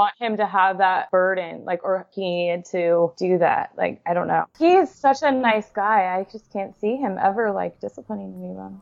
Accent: Redding, California, United States; I grew up in Redding, California. I'm the oldest of 4.

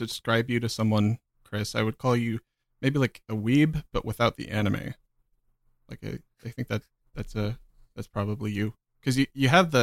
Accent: Norway; from Norway.

